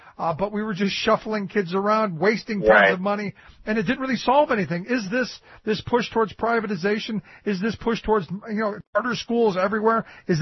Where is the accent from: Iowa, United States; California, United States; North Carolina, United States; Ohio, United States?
Ohio, United States; Cleveland; and I remember growing up in Cleveland.